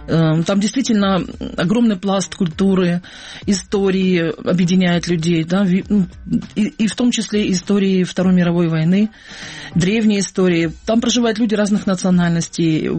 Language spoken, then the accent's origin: Russian; Kerch, Crimea, Ukraine; moved away as an adult; also born or lived in Simferopol; Это мой родной город, я там прожила 35 лет. То есть я приехала в Керчь с родителями из Симферополя, мне было тогда 7 лет, я пошла в первый класс. И вот 35 лет в моей жизни, большая часть, я прожила в этом городе.